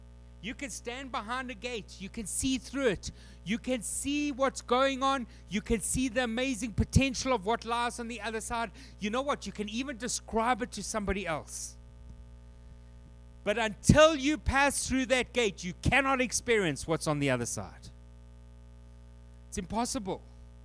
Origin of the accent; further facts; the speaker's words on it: South Africa; moved away; when we came from South Africa, we often thought about. We had these things called burglar gates on all of our doors.